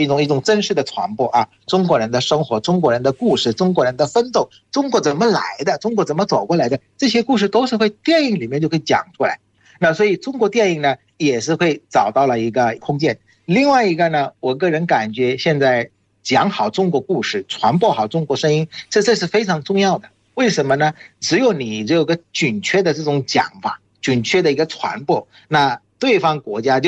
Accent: Bangladesh; Chinese is a second language; 我们孟加拉人，我相信啊

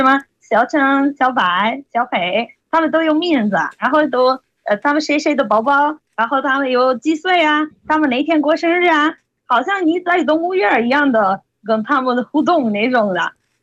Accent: Italy; Chinese is a second language; 来自意大利。

